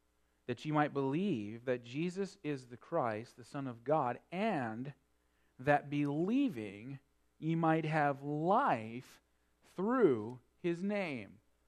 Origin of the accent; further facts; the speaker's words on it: North Dakota, United States; I grew up in North Dakota, just full of Lutheran people, Catholic people, so on, Scandinavian country.